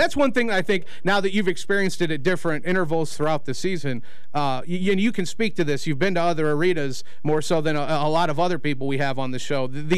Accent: South Bend, Indiana, United States; I was born and raised in South Bend, so I was Bears, Blackhawks, White Sox, Notre Dame, right?

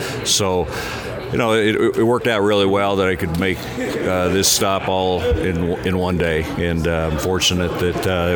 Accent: McCook, United States; And, I mean, I loved growing up in McCook. It was a tremendous community.

